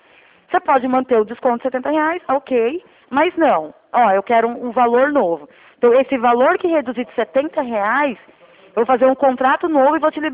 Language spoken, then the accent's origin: Portuguese; Capivari, São Paulo, Brazil; Na verdade, eu sou de Capivari